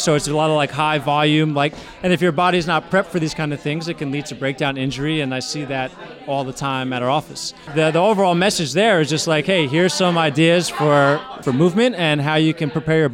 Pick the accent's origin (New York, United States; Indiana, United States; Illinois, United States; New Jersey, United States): New York, United States; Queens; I'm from Queens, Astoria.